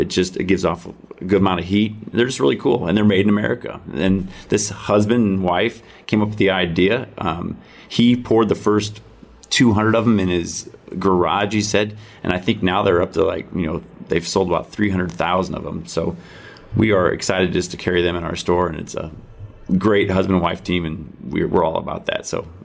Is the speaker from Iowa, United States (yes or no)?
yes; Iowa, United States; her factory where they make the candles is about 50 miles from my hometown in Iowa.